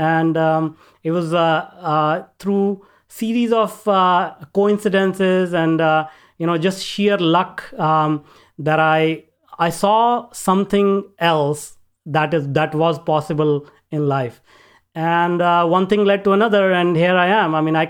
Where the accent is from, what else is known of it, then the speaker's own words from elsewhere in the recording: North India, India; I know I grew up in India, in northern part of India, very small town.